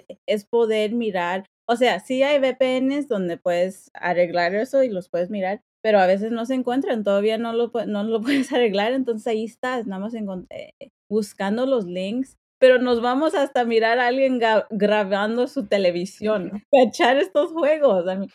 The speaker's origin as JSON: {"language": "Spanish", "country": "United States", "tie": "born there", "said": "Debería estar una plataforma donde los que nacimos aquí en los Estados Unidos podemos leer de noticias de la selección mexicana en inglés."}